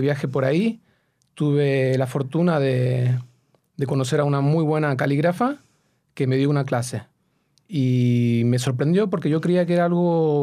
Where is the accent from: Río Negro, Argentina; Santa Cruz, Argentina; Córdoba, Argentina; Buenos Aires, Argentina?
Buenos Aires, Argentina; now in Madrid, Spain; Buenos Aires, la ciudad donde crecí, aunque nací aquí en Madrid.